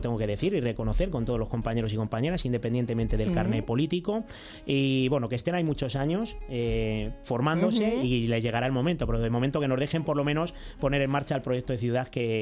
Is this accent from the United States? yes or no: no; San Fernando de Henares, Community of Madrid, Spain; Nací en Madrid, nací en el Hospital de la Paz, pero he vivido allí siempre y me he criado allí, he crecido allí, he estudiado allí, en los colegios públicos, en los institutos de San Fernando, y bueno, y mis amigos y mis amigas son de allí.